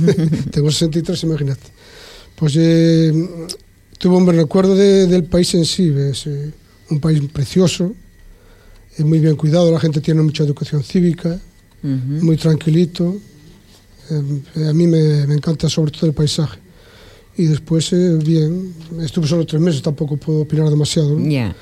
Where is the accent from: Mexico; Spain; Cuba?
Spain; Galicia; Cosa que en la parte norte, yo soy de originario de Galicia